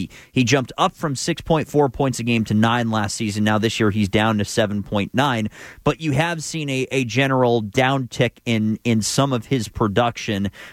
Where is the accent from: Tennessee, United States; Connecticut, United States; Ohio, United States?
Connecticut, United States; Mike is calling from my home state of Connecticut.